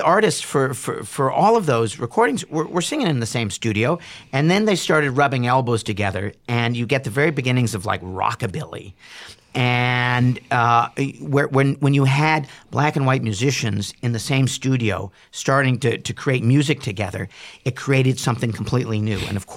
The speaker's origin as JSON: {"language": "English", "country": "United States", "said": "I've never felt so proud of being an American"}